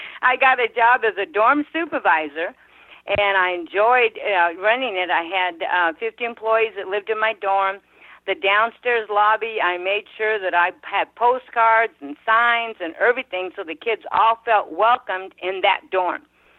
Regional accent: Arizona, United States; now in Temecula, United States; He's from Indiana, I'm from Arizona. But we've lived in Temecula, California for 27 years.

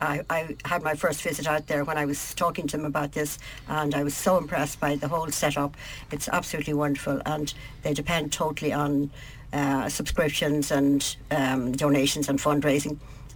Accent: Dublin, Leinster, Ireland; I'm an absolute Dub. I'm from Marino Parish, actually, which is not just down the road from here. I've lived there since I was 9.

